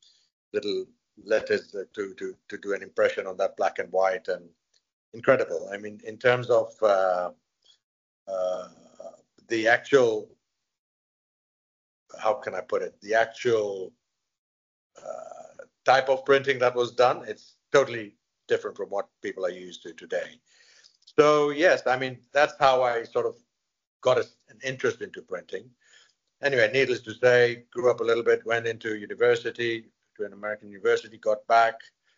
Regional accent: Kenya; I'm originally from, I was born and brought up in Kenya, in East Africa, and in the 60s, when Kenya was still a colonial country.

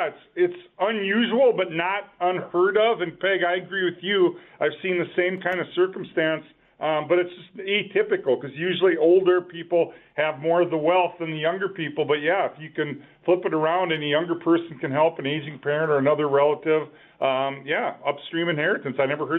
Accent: Olivia, Minnesota, United States; I grew up in Olivia.

